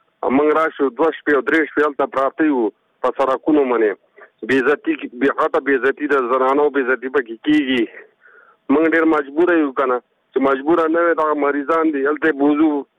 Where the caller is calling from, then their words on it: Kunar, Afghanistan; خبرې کوم د کونړ ولایت نه.